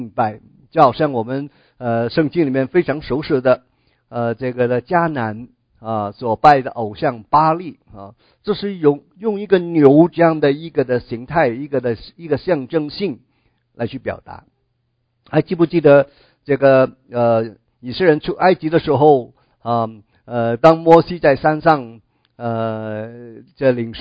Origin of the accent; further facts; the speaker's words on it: Hong Kong; Chinese is a second language; now in United States; 因为我们是从香港过来的普通话是来到美国才开始学的